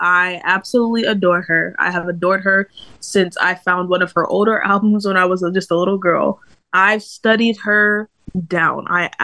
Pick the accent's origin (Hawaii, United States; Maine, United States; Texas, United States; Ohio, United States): Ohio, United States; Toledo; Yes, sir. I am from Toledo, Ohio.